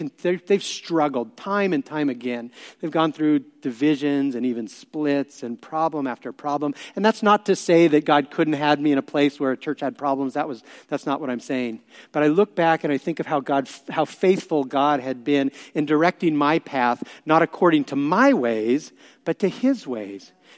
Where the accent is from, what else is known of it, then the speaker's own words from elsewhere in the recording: Santa Cruz, California, United States; And I think some of you know that I'm actually from Santa Cruz.